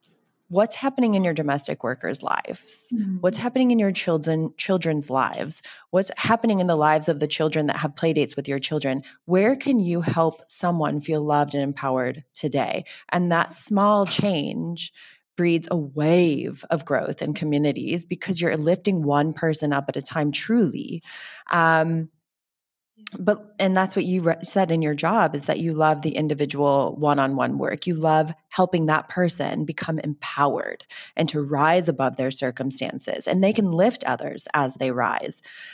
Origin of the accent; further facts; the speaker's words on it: United States; if you look at America, my home country